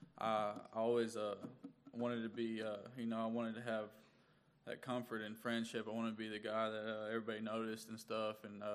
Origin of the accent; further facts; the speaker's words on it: Conway, United States; I'm 21 years old. I was born and raised in Conway.